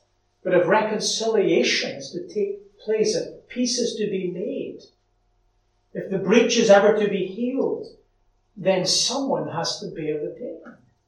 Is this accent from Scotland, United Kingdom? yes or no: yes; Lesmahagow, Scotland, United Kingdom; There's an old path not far from where I grew up in Lismahago that runs over the moor to Muirkirk in Ayrshire.